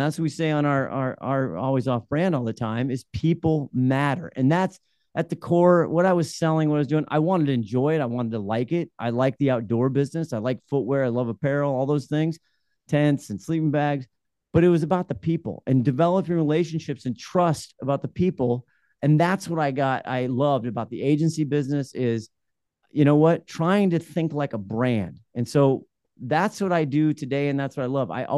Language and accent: English; Cedar Rapids, Iowa, United States; but I had to move back. I grew up in Cedar Rapids, Iowa. I'd have to move back to Cedar Rapids, Iowa, which I, at the time, I wasn't interested in.